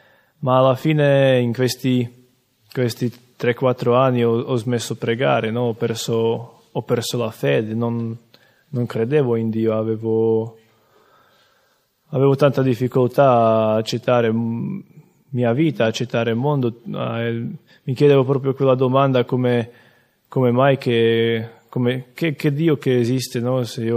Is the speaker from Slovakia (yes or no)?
yes; Slovakia; Italian is a second language; ho 23 anni, vengo dalla Slovacchia.